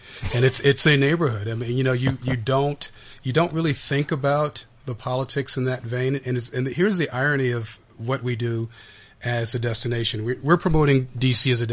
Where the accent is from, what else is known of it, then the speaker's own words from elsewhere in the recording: Washington, United States; born there; I was born in Washington State, so I'm a native Washingtonian just on the other part